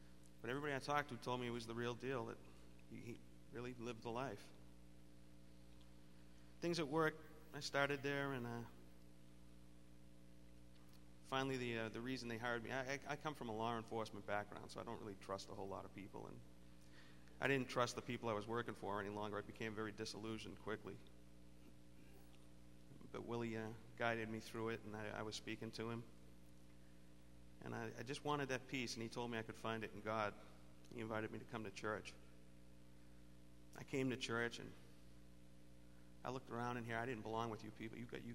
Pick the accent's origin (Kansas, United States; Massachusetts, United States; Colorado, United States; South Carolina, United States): Massachusetts, United States; Oh, you're going to notice I'm not from around here at all. I'm from Massachusetts.